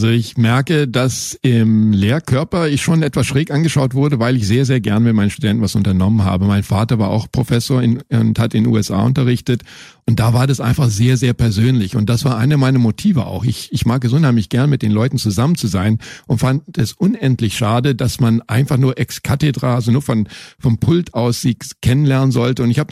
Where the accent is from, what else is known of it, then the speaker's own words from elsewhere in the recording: Sweden; German is a second language; now in Germany; ich bin Schwede